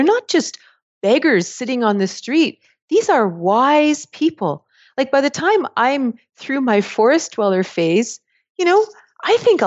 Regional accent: Toronto, Ontario, Canada; I grew up in Toronto, went to Waterloo, studied math.

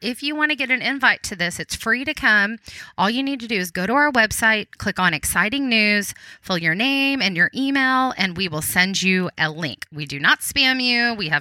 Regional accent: Texas, United States; accent: Texas; I think my little Texas accent came out of there.

